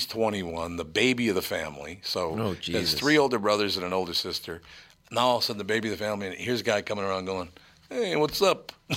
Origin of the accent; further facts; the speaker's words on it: Minneapolis, Minnesota, United States; I grew up in North Minneapolis. I don't know how to fucking roller skate.